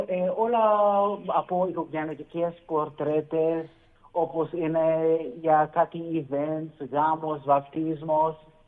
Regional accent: United States; Greek is a second language; also born or lived in California; now in Thessaloniki, Greece; Είμαι καλλιτέχνη από Θεσσαλονίκη, μεγαλώνω στη Αμερική, 2 ώρες από τη Νέα Υόρκη. Και μετά μετακομίσει το Καλιφόρνια να κάνει τα σπουδάζη μου στη Σαν Φρανσίσκο, 4 χρόνια καλών τεχνών. Και πριν 4 χρόνια ήρθα εδώ για Ελλάδα με όλα τα οικογένεια μου

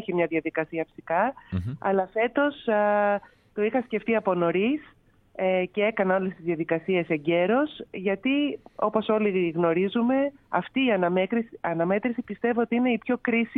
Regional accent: Greece; Έχω διπλή υπηκότητα, και ελληνική και αμερικανική, λόγω αυτού. Mm-hmm. Μεγάλωσα στην Ελλάδα και σπούδασα στην Αμερική, στο Σικάγο. Οπότε ως Αμερικανίδα πολίτης έχω δικαίωμα ψήφου

